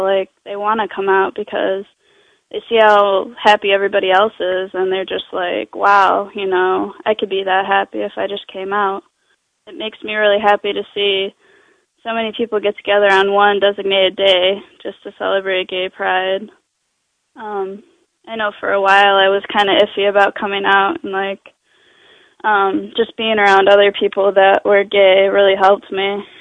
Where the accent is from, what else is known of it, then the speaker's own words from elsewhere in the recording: Eastlake, Ohio, United States; Hi, this is … I'm from Eastlake, Ohio.